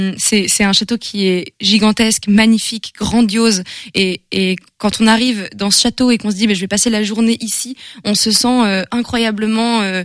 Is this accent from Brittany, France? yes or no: yes; Rennes, Brittany, France; Non, moi je suis rennaise.